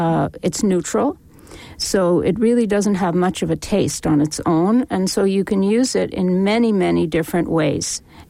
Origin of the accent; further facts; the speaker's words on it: Montreal, Quebec, Canada; originally, I'm from Montreal.